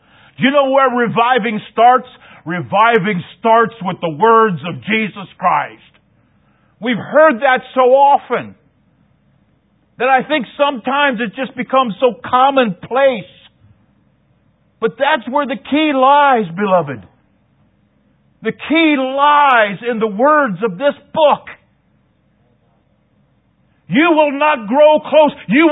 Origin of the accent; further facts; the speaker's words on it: Ohio, United States; now in New York City, United States; I was born and raised in Ohio.